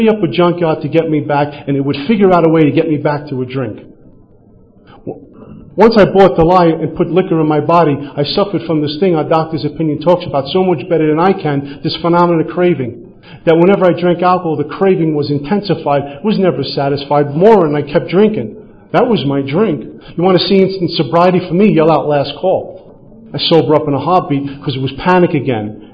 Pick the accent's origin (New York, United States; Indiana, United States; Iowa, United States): New York, United States; Brooklyn; Growing up in Brooklyn, I thought I was Michael Corleone for a while.